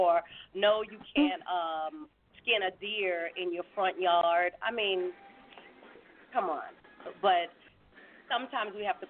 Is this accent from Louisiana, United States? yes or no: no; New York, United States; I'm living in New York, which is my hometown.